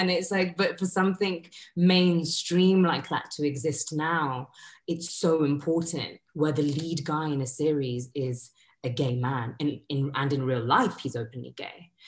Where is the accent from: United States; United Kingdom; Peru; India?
India; But if you look at history, like I'm Indian, the Kama Sutra, come on.